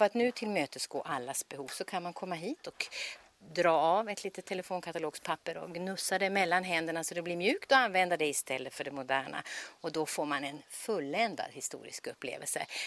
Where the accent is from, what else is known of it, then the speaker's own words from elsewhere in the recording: Norrland, Sweden; som norrlänning kan jag säga, det här är det tystaste stället jag har hittat i Skåne